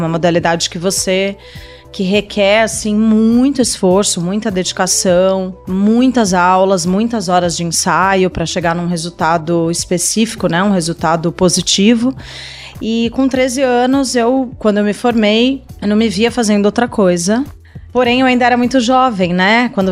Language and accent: Portuguese; Mogi das Cruzes, São Paulo, Brazil; fica em Mogi das Cruzes, essa escola ainda existe, inclusive tem uma trajetória aí bem bonita até hoje.